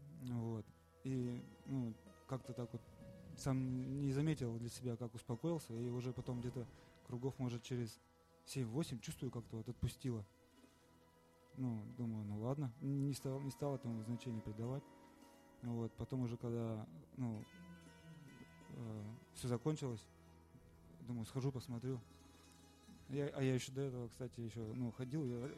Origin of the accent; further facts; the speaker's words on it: Yoshkar-Ola, Mari El, Russia; я из Йошкар-Олы.